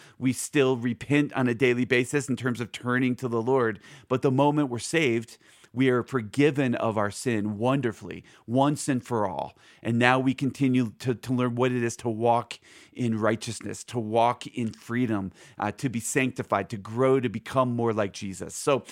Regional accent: Philadelphia, Pennsylvania, United States; Again, I'm from Philly, so that's my hood. That's my home territory.

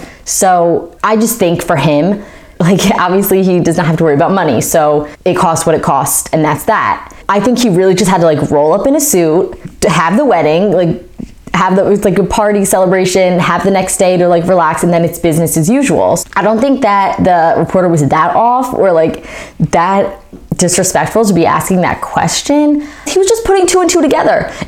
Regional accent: United States; Automatically, we like the Americans because we're American.

